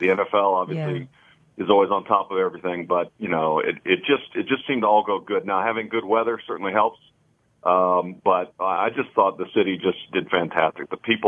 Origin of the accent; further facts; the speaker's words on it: Kansas City, Missouri, United States; now in Dallas, United States; while I've been here 25, almost 30 years in Dallas, I grew up in Kansas City, so I've never genuinely understood it.